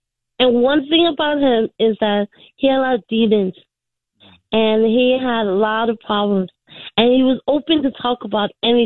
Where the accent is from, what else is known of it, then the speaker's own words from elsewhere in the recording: Queens, New York, United States; I'm from Queens, and he was amazing.